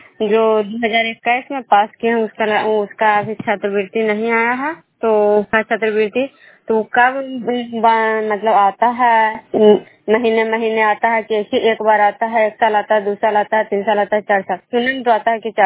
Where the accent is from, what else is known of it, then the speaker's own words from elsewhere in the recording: Vishnupur, Bihar, India; Programme खजरा पंचायत नालंदा जिला नगरोसा प्रखंड के निवासी हूँ।